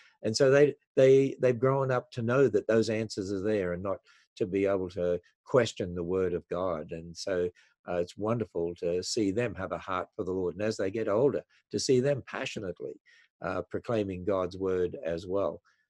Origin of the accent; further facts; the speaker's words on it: Australia; born there; we were born in Australia. I was born in Australia.